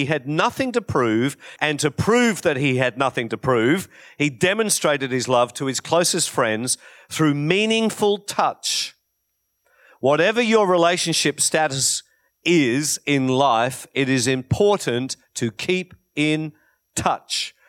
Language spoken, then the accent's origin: English; United Kingdom; born there; I was born in Britain.